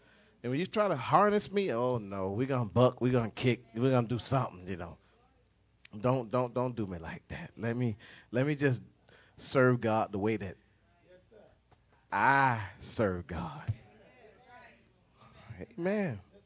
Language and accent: English; Florida, United States; I'm from Florida.